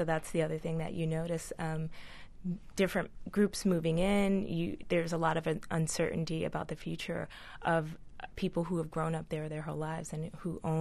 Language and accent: English; Bushwick, New York, United States; a friend that I grew up with in Bushwick was killed coming back to visit. And I was called about it. I remember coming home to New York.